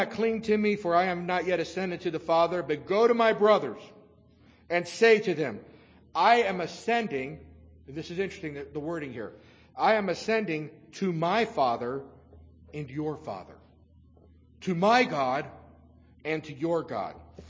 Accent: Louisville, Kentucky, United States; born there; It's funny because I was born in Louisville, but his family's from Kentucky

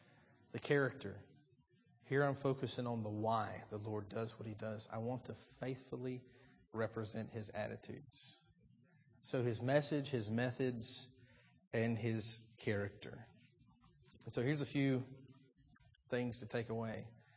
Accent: the South, United States; I come from the South.

